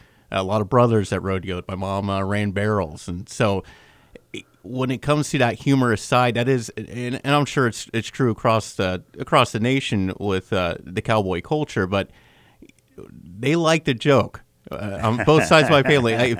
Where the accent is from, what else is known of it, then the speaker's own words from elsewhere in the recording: Winfield, United States; Growing up in Winfield, growing up with actually both sides of my family are rodeo people.